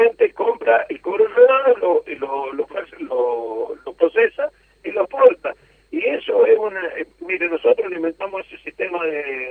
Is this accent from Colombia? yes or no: no; Monte Caseros, Corrientes, Argentina; yo me crié en Montecasero y a nosotros nos robaban las compuertas hace 30 años atrás